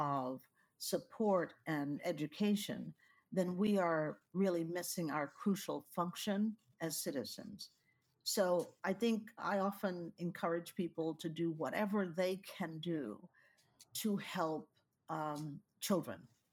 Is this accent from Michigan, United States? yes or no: no; Houston, Texas, United States; growing up in Fifth Ward, Houston, being on a sharecropping farm